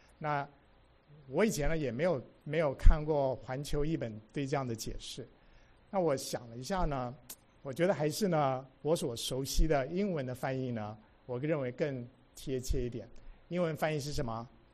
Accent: China; 好像我们中国人呢不太用虚心这个词，起码我很少用

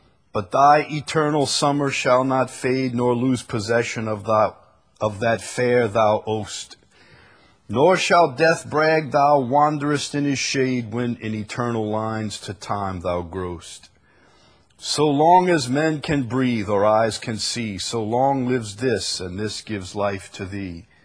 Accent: Chalmette, Louisiana, United States; the problem was I was from Chalmette

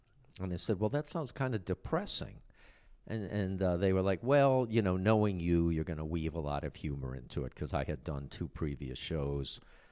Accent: Cleveland, Ohio, United States; I'm originally from the Midwest, from Cleveland, Ohio, and I was back there this spring, and I did the show at a number of libraries there.

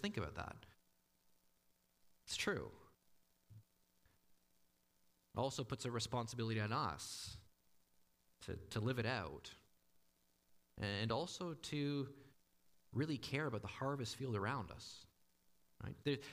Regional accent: Canada; because I'm a Canadian and I've been trained that the question, how are you doing, is the equivalent of saying hi

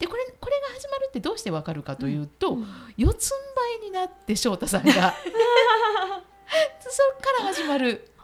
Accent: Kansai, Japan; accent: Kansai dialect; 私たちがネイティブでできるのであれば関西弁の方がやりやすいかなと思って

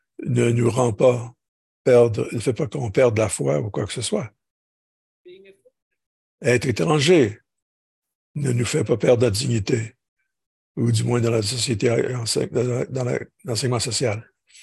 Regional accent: Italy; French is a second language; Non, que moi je suis digne parce que je suis italien.

